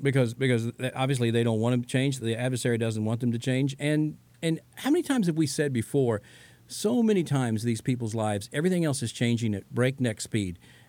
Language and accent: English; Chillicothe, Missouri, United States; By the way, I am from Chillicothe, Missouri, the home of sliced bread.